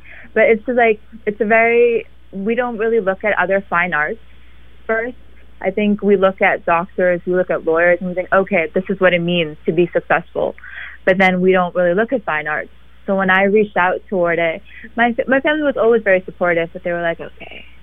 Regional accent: Chantilly, Virginia, United States; I grew up in Northern Virginia.

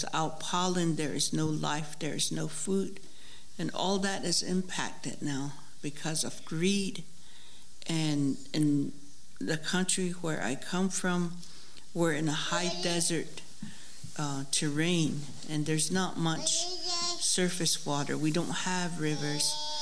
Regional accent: Southwest, United States; I'm from the Southwest, and their water is very scarce.

